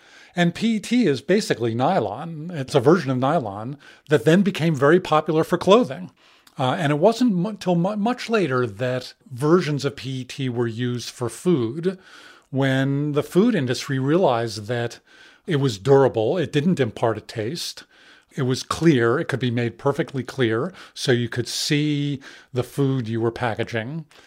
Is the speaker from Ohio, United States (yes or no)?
no; New York City, New York, United States; I grew up in New York City. There are 100 water fountains in Central Park.